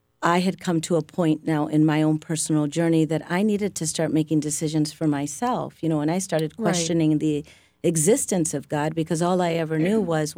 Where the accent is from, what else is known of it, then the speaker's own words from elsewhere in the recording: Holland, Michigan, United States; I grew up in a bubble. I grew up in Holland, Michigan. I knew nothing.